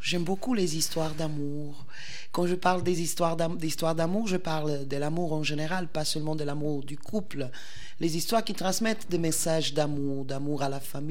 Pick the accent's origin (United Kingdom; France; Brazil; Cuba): Cuba; J'ai fait des études de théâtre chez moi, à Cuba.